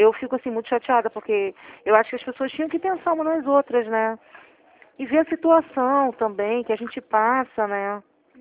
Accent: Rio de Janeiro, Brazil; Eu sou do Rio.

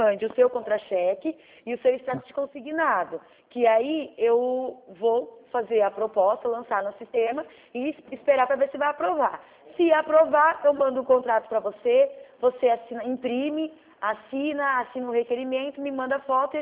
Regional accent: São Paulo, Brazil; na verdade eu sou do estado de São Paulo, tá?

